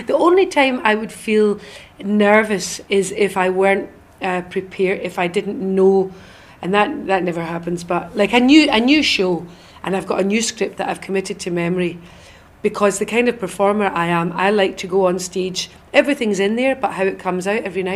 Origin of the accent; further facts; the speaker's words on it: Glasgow, Scotland, United Kingdom; This is the story of how a girl from Glasgow who hated French at school came across a record at 14 that would change her life